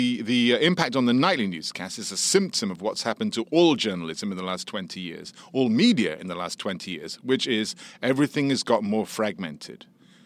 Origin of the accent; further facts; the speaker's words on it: England, United Kingdom; now in United States; I'm born and bred in England, and I fled to the Statue of Liberty in the mid 70s.